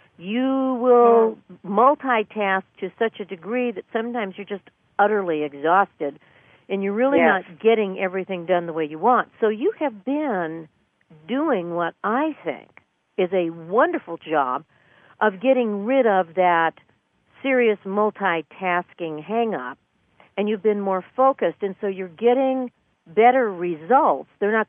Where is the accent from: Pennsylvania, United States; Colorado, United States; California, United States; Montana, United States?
California, United States; I was born and raised here, and cold in California is a heat wave for us up here.